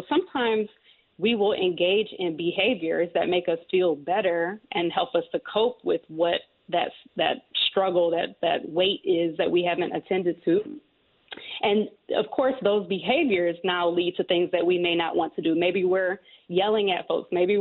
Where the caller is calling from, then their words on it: Detroit, Michigan, United States; So I'm calling in from Detroit right now.